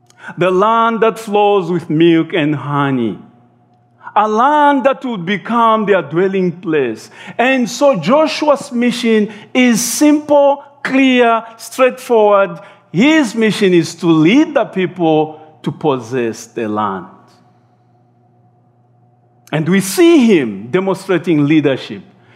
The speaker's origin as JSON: {"language": "English", "country": "Zambia", "said": "I'm from Zambia."}